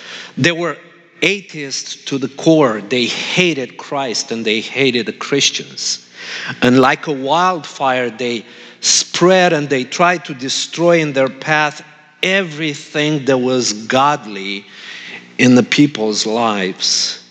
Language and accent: English; Romania; English is a second language; You've heard that I'm from Romania, and at the end of the Second World War, our country fell under communism.